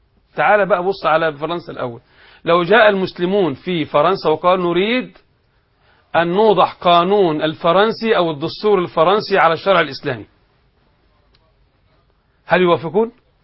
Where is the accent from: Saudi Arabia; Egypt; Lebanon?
Egypt; في بلدنا مصر